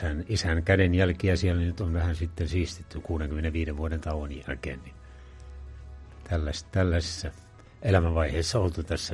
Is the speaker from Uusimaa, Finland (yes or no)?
no; Kangasniemi, South Savo, Finland; born there; No se on minun syntymäkotini siellä